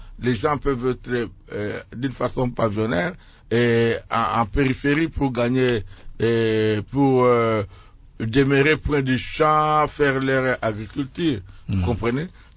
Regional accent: DR Congo; Par exemple, chez nous, en République démocratique du Congo, je trouve une confusion totale

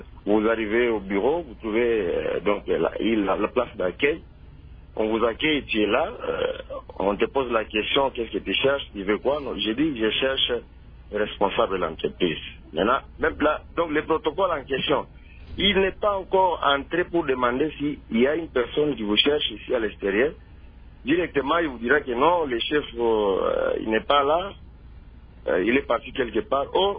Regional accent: Kindu, Maniema, DR Congo; Mais chez nous, à Kindu, quand il y a un changement de gouverneur, on laisse que le même protocole

